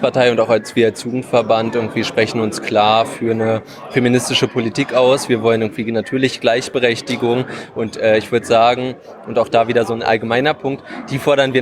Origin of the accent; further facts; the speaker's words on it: Berlin, Germany; ich komme aus Berlin